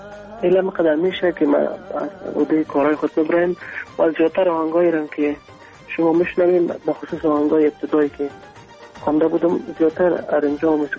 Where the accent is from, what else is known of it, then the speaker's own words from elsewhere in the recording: Kabul, Afghanistan; born there; در کابل متولد شدیم اما ما تمام افغانستان دوست دارم همیشه فکر میکنم از پنجشیر قندهار پکتیا لغمان از تمامش هستم